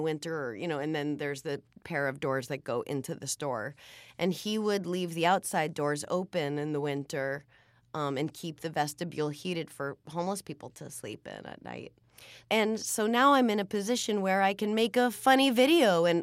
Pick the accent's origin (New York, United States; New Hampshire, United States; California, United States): New Hampshire, United States; You know, I'm from New Hampshire, so, you know, all the candidates come to New Hampshire